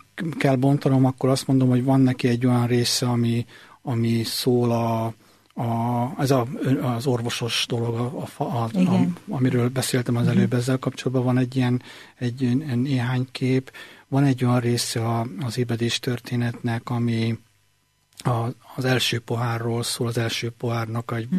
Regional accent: Lőrinci, Hungary; én Lőrinciben nőttem fel.

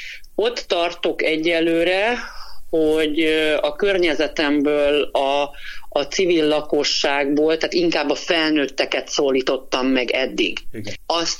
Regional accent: Alap, Fejér, Hungary; Én alapról származom, alapközségbe érkezett vissza a Donkanyarból ismerős

